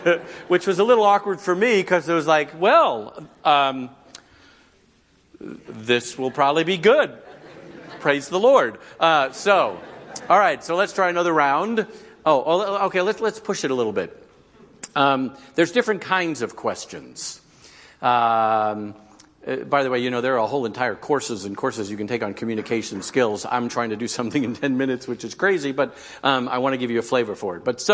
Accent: Virginia, United States; I'm from Northern Virginia where traffic, that's all we talk about.

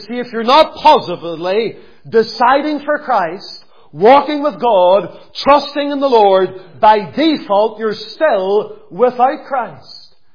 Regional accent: Lisburn, Northern Ireland, United Kingdom; I can remember whenever we were growing up in Lisburn doing an open air one time, way back 16 or 17 years ago

